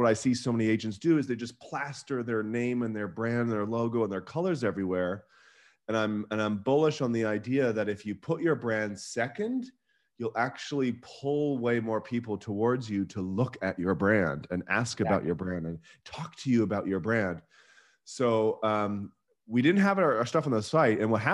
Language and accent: English; Vancouver, British Columbia, Canada; And then I'm from Vancouver.